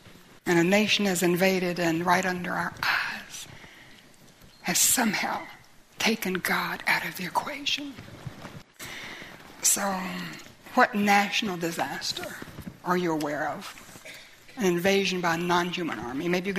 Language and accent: English; United States; And I think as an American, as we look back on the history of our nation, you know, at my age, we still studied American history in school.